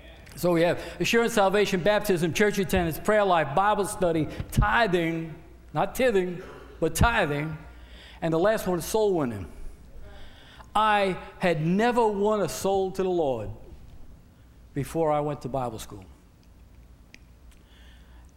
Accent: Bronx, New York, United States; He said, where are you from? You talk funny, he said. I said, I'm from the Bronx, you know.

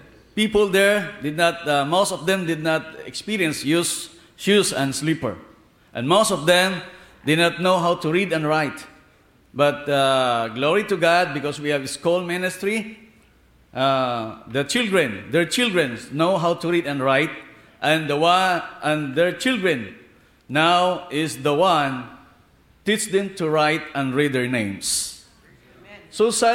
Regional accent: Zamboanga Peninsula, Philippines; from Mindanao, Philippines, part of Zamboanga del Norte.

